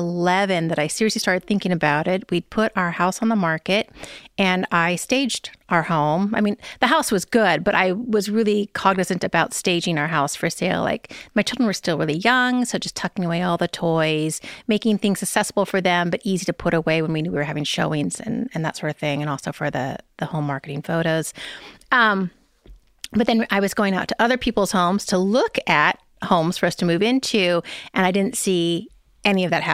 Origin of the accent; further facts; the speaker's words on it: Seattle, Washington, United States; moved away as an adult; I'm originally from Seattle and I moved down here to California after college.